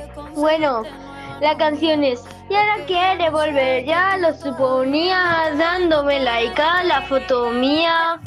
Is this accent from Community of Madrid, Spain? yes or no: no; Vinaròs, Valencian Community, Spain; de Vineros.